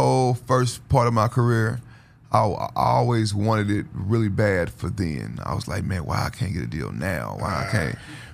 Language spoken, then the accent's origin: English; Houston, Texas, United States; Like, I'm cut from the underground scene of Houston, Texas.